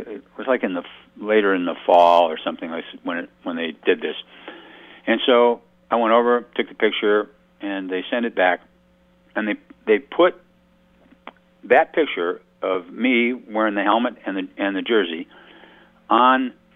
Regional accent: Detroit, Michigan, United States; I said, I grew up outside of Detroit.

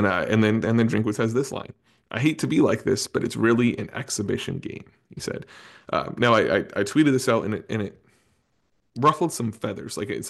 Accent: Minnesota, United States; I'm a Minnesotan who was grown up going to the Mall of America and know that well.

